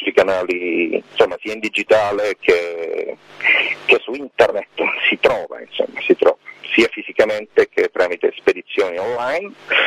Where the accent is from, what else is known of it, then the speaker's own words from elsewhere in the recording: Lecce, Apulia, Italy; È stato registrato qui, io sono di Lecce